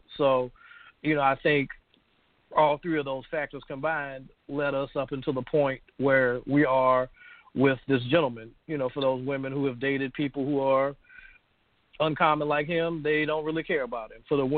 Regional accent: Florence, South Carolina, United States; And even in the bottom of your smaller metropolitan areas, my hometown, Florence, South Carolina

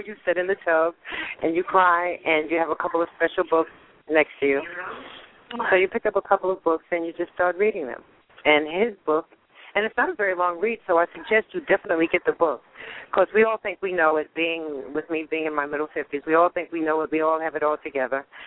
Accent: New York City, New York, United States; I can say that because that's where I'm from. I'm from Queens, New York.

